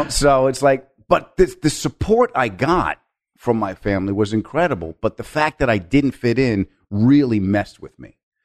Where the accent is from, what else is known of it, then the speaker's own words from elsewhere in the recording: New York, United States; We went out to Long Island. And I was raised on Long Island, but I still...